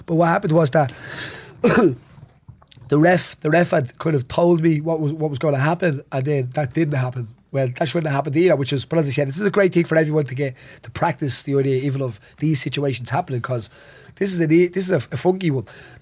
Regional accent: Dublin, Leinster, Ireland; accent: Dublin; my Dublin accent nearly got me into trouble

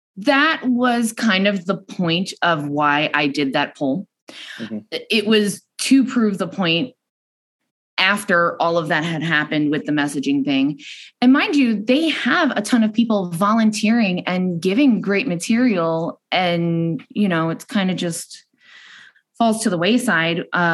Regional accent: New York, United States; I'm from New York originally, so up there, it really wasn't, especially back in 2008, wasn't really a thing.

